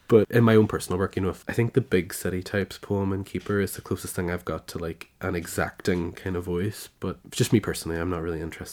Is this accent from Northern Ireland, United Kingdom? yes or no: yes; Derry, Northern Ireland, United Kingdom; I'm from Derry City.